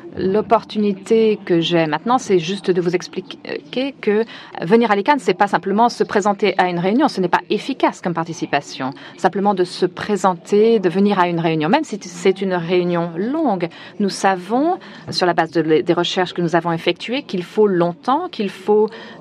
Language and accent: French; La Guajira, Colombia; Je viens de Colombie. J'appartiens à une ethnie qui se trouve à Guajira.